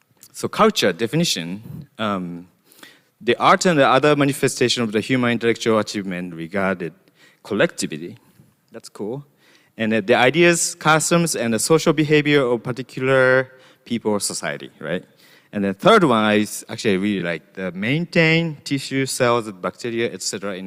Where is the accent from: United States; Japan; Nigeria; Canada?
Japan; I'm a designer at the Ethereum Foundation, and I'm from Japan.